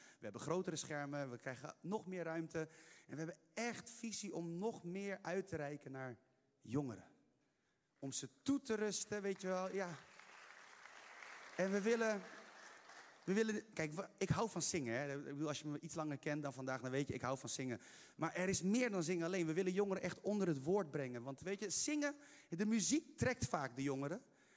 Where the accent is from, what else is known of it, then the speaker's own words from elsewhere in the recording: Haarlem, North Holland, Netherlands; Ik kom uit Haarlem